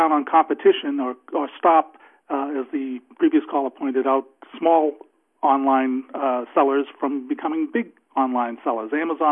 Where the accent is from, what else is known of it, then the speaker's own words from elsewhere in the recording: Massachusetts, United States; from Massachusetts.